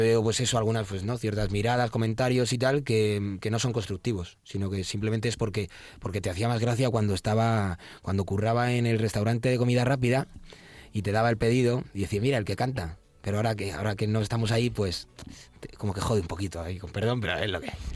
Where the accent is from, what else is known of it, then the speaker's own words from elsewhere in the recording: Toledo, Castilla-La Mancha, Spain; los que somos de Toledo, yo creo que saben por qué lo digo. Es un poco, al final, como en cualquier sitio, pero sí, no es un pueblo, pero no es una ciudad muy grande. Nos conocemos todos.